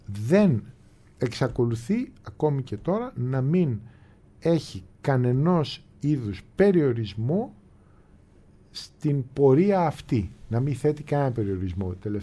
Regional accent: Athens, Attica, Greece; εγώ μεγάλωσα στην Αθήνα, με πολλαπλές καταγωγές οικογενειακές και από την Σμύρνη και από τη Μάνη, πατρική από τη Μάνη

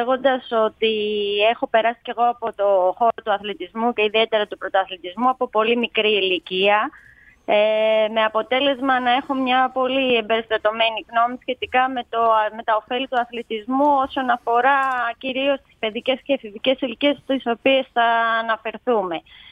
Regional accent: Thessaloniki, Central Macedonia, Greece; now in Zakynthos, Greece; γιατί εγώ μεγάλωσα στη Θεσσαλονίκη και θυμάμαι τον εαυτό μου να τρέχω πανικόβλητη για να προλάβω προπόνηση, σχολείο, φροντιστήριο, ξένες γλώσσες.

